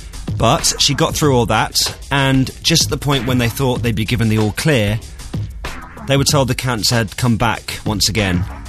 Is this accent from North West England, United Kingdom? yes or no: no; Southampton, South East England, United Kingdom; But I should be true to my hometown of Southampton.